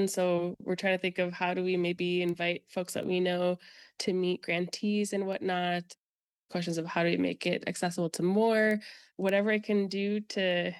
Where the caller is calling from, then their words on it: St. Paul, Minnesota, United States; I'm Dakota, enrolled in Sisseton Wahpeton Oyate, and I am speaking from St. Paul, Minnesota.